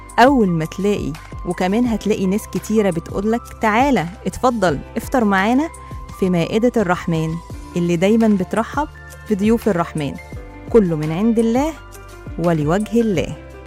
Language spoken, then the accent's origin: Arabic; Egypt; لأن الكحك كان شيء أساسي في عهد الدولة الفاطمية المسؤولة عن بقلاظتنا كمصريين.